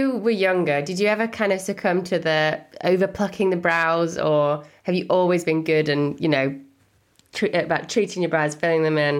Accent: Leeds, Yorkshire and the Humber, United Kingdom; I'm from Leeds, which is near where you're from.

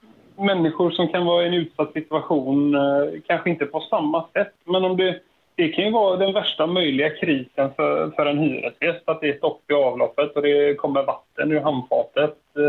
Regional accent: Landvetter, Västra Götaland County, Sweden; Jag är uppvuxen en bit öster om Göteborg. Det är ingen hemlighet. Landvetter.

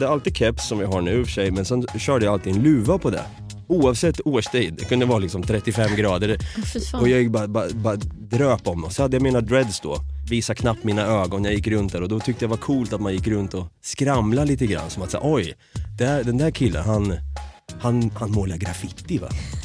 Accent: Norrköping, Östergötland, Sweden; Så i Norrköping är jag uppvuxen och född.

